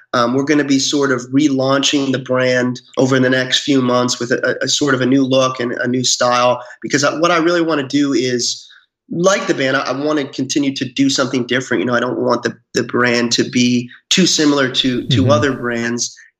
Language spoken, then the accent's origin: English; Salem, Massachusetts, United States; I grew up around the Salem area. And I think consciously and subconsciously, the whole obviously historical nature of that area seeped into who I am.